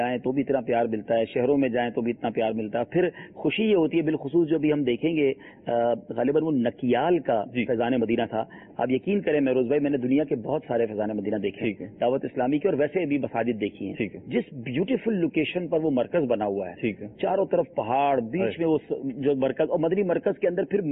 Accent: Karachi, Sindh, Pakistan; ہم لوگ بیمن لوگ ہیں, ہم کراچی میں ہی پیدا ہوئے, ہمارا خاندان بھی یہی ہے, کسی اور شہر میں بھی نہیں ہے.

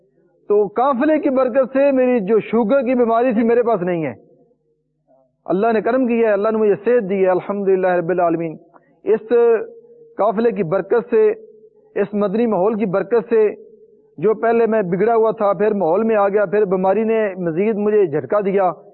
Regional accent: Hafizabad, Punjab, Pakistan; میرا تعلق حافظ آباد شہر سے ہے، ساتھ ایک گاؤں کا میں رہنے والا ہوں.

